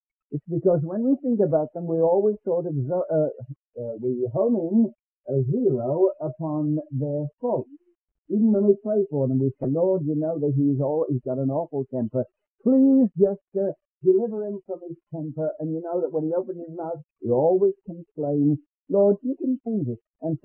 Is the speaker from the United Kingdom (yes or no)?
yes; England, United Kingdom; if you can't read my writing, it's because I'm an Englishman writing on St. Patrick's Day.